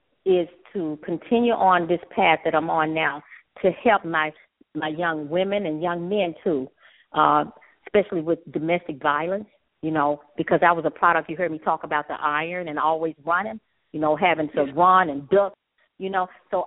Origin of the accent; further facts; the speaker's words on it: the South, United States; It's called Unbreakable, The Down-Home Truth, because I'm from the South, you know.